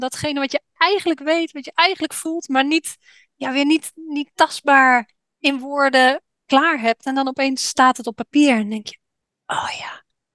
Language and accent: Dutch; Netherlands; now in Bali, Indonesia; hoe nuchter je ook bent als Hollander, je ontkomt er niet aan om daarmee in aanraking te komen